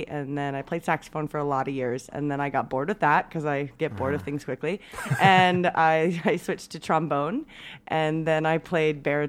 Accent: Caldwell, Idaho, United States; Yeah, so I grew up in Idaho, outside of Boise, in a small town called Caldwell. About 30,000 people or so, I think, when I was growing up there.

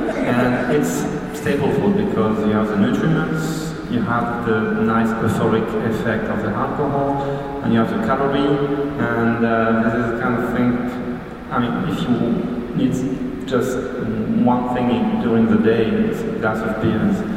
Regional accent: India; because I come from India

